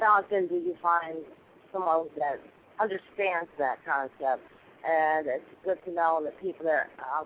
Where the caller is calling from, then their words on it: Chicago, Illinois, United States